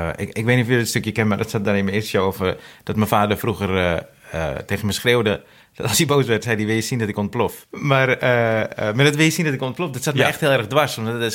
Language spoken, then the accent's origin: Dutch; Zaandam, North Holland, Netherlands; born there; Nee, ik ben geboren in Zaandam.